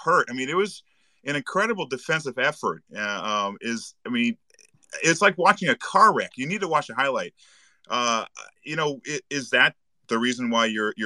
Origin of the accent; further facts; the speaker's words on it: New England, United States; I know, you know, I grew up in the New England area